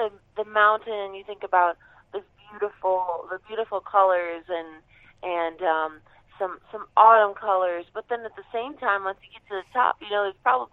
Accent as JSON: {"language": "English", "town": "Detroit", "region": "Michigan", "country": "United States", "tie": "born or raised there", "said": "that I really feel is connected to my hometown of Detroit, Michigan."}